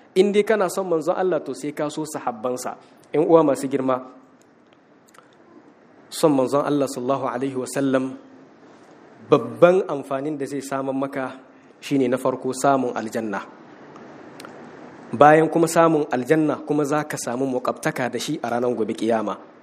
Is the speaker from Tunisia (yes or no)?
no; Niger; اللهم أنزل أمنك وسلامتك في بلدنا النيجر